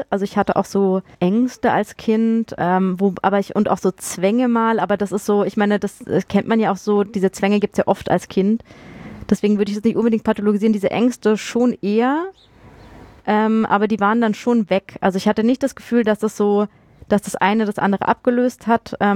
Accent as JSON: {"language": "German", "town": "Freiburg", "region": "Baden-Württemberg", "country": "Germany", "said": "Dann war ich komme ja ursprünglich aus Freiburg."}